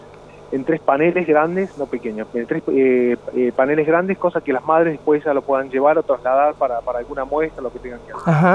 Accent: Villa Mercedes, San Luis, Argentina; also born or lived in Entre Ríos; No, yo soy de Villa Mercedes.

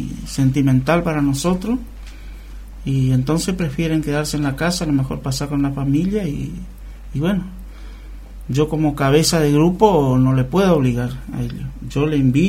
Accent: Monte Caseros, Corrientes, Argentina; como era yo soy de Monte Casero

